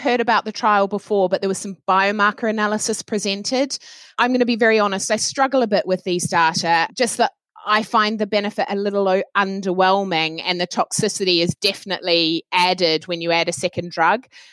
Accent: New Zealand; accent: New Zealand; Well, see, you'll get my New Zealand accent coming through.

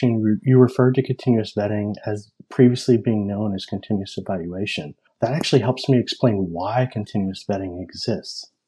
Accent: Marion, Ohio, United States; now in Maryland, United States; I was born and raised in Marion, Ohio. And so unfortunately, I don't live in Central Ohio anymore. I now live in Maryland, as is the case.

